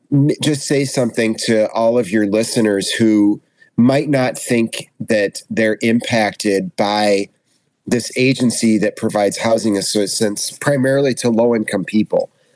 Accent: Michigan, United States; now in Chicago, United States; Even growing up here, I grew up in Michigan, and coming into the city as a young person

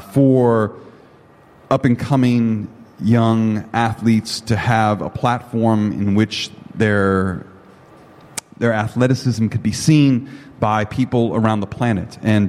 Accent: Chicago, Illinois, United States; when he found out that I was from Chicago

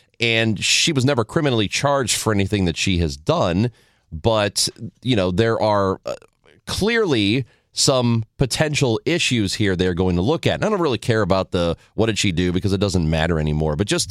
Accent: Granite City, Illinois, United States; Well, last week in Granite City, my hometown, it was an eventful week.

